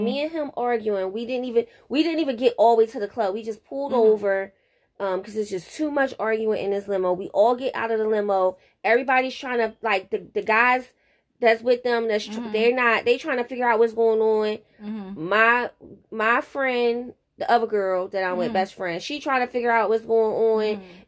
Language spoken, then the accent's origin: English; Maryland, United States; I'm not. I'm from Maryland in the suburbs.